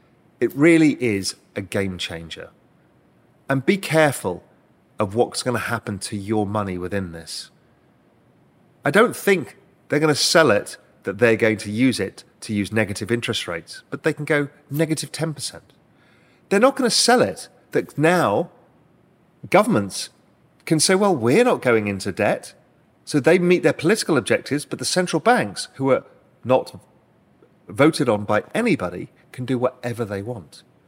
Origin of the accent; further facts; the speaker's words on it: United Kingdom; now in Cayman Islands; And as a Brit, I'm able to do that and become a resident here, a permanent resident here, and eventually a citizen.